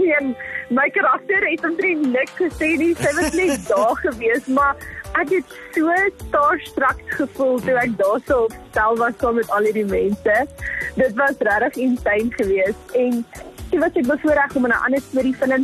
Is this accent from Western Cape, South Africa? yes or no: no; Centurion, Gauteng, South Africa; Wel, ek was gebore in Centurion, groot geword in Centurion en bly nog steeds in Centurion en ek geniet dit hier so in Pretoria.